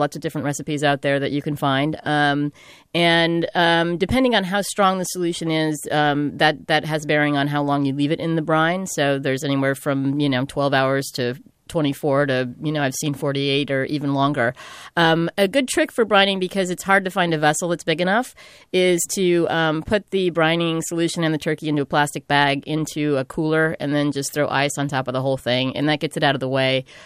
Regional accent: California, United States; You know, when I was a kid growing up in the Central Valley, my grandfather had a big old charbroiler, and we used to put the turkeys on the rotisserie.

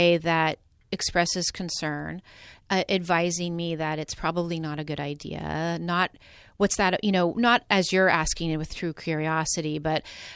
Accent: Pasadena, California, United States; Well, I am from Pasadena, so it is the city

